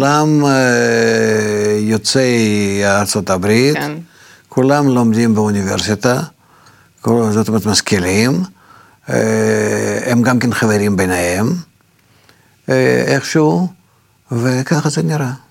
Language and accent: Hebrew; Russia; Hebrew is a second language; now in Israel; אבל אני אגיד לך שאני גדלתי ברוסיה